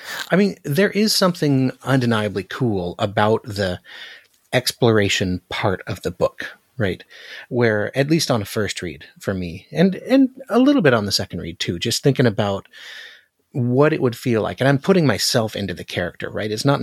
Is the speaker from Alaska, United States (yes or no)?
yes; Alaska, United States; Yeah, whereas I'm from Alaska.